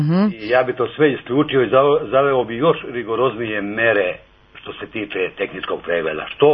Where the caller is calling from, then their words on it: Žitište, Vojvodina, Serbia; Ja sam iz Žitišta.